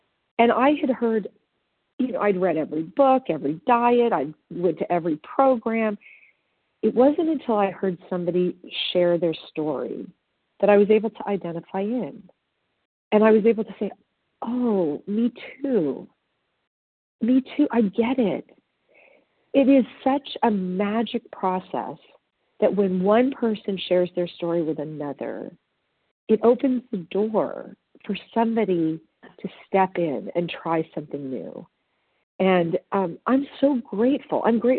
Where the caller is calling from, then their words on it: California, United States; Hi, good morning. This is … from Southern California.